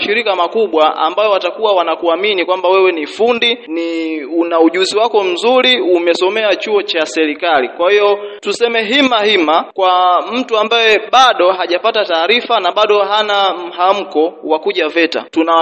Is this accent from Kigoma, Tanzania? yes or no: no; Dodoma, Tanzania; Mimi nimetokea Dodoma, Dodoma mjini, ni mzaliwa wa Dodoma mjini, nimekulia Dodoma mjini.